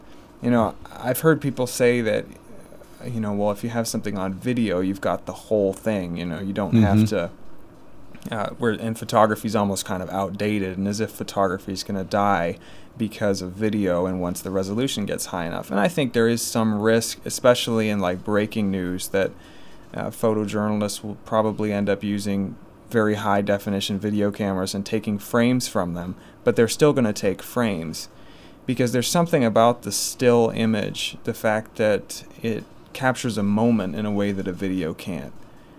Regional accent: Berrien Springs, Michigan, United States; You know, I'm born and raised Berrien Springs resident, so lived here for 25 years.

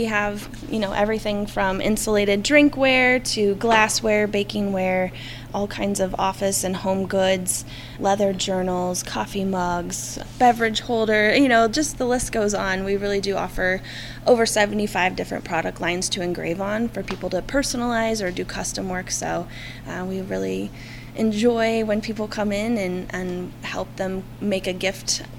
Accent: Corning, Iowa, United States; I'm originally from Corning.

